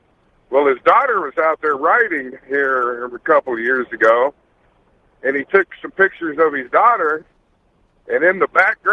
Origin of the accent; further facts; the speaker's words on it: Iowa, United States; now in Mount Vernon, United States; I told your screener that I'm over here by Mount Vernon, which is where I'm at right now. But I'm from Iowa.